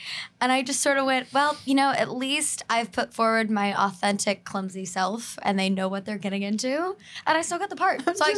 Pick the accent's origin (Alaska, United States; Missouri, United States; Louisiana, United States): Missouri, United States; Kansas City; A long time ago, I'm from Kansas City originally.